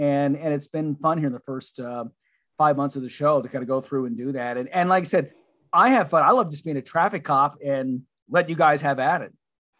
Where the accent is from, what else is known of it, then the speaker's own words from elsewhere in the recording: Mattoon, Illinois, United States; I mean, I'm from Mattoon.